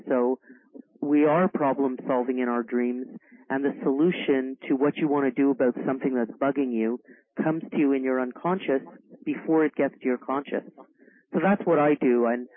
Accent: Montreal, Quebec, Canada; I'm from Montreal.

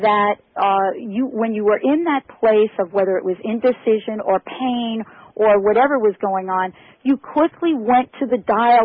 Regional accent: New York, United States; I didn't, you know, I was raised in New York, and I looked for the signs

